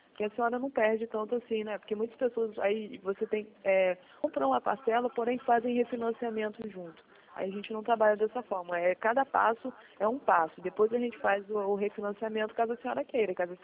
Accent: Rio de Janeiro, Brazil; Ah, aqui, como nós somos do Rio, é 21, né?

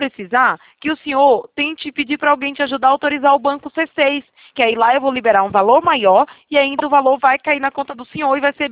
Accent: Itatiba, São Paulo, Brazil; Eu sou de Itatiba, interior de São Paulo.

